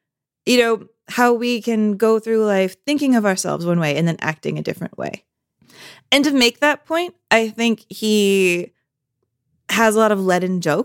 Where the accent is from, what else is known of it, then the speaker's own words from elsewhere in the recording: San Antonio, Texas, United States; now in Los Angeles, United States; Because yeah, I grew up in San Antonio, Texas. And when I moved to LA, I really had a lot of culture shock